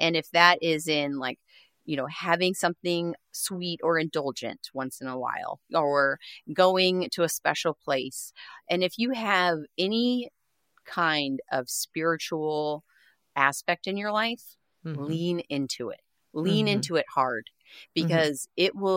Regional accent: California, United States; also born or lived in Arizona / Rhode Island; Well, first off, I was born in Arizona, raised in California most of my life.

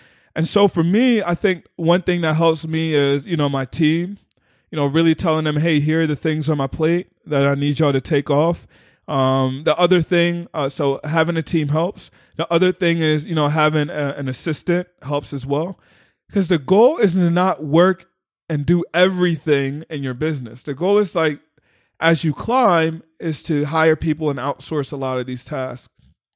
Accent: Philadelphia, Pennsylvania, United States; Or one in Philly. Philly, my hometown.

